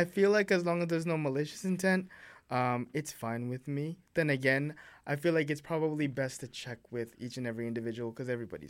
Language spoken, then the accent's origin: English; Vancouver, British Columbia, Canada; a lot of people even say in growing up in Vancouver, it's hard to meet people